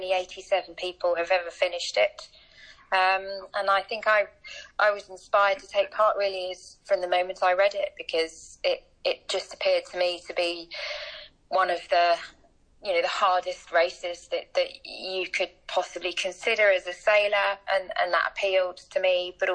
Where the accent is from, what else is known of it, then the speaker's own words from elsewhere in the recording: East of England, United Kingdom; I grew up in Cambridgeshire, you know, I didn't have access to sailing clubs or any sort of access to the coast or anything like that.